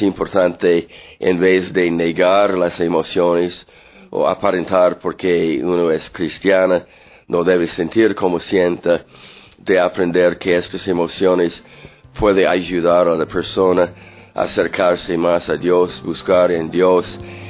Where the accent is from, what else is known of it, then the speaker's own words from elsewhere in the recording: Canada; also born or lived in United States; now in Costa Rica; Yo nací en los Estados Unidos, yo crecí en Canadá. Culturalmente soy más canadiense.